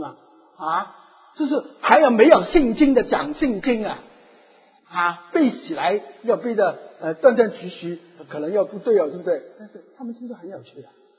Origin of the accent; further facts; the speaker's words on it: Guangdong, China; Chinese is a second language; 我说我广东人讲普通话真的了不起的啊